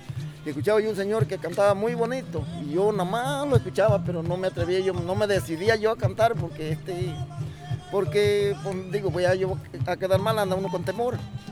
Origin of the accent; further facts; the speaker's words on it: Tilapan, Veracruz, Mexico; Yo nací en Tilapan, ya tiene muchos años, tengo 70 años